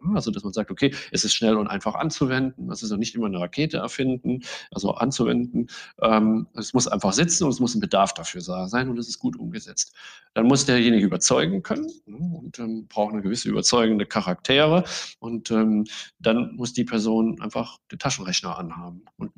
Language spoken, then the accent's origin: German; Saarland, Germany; ich bin selber Saarländer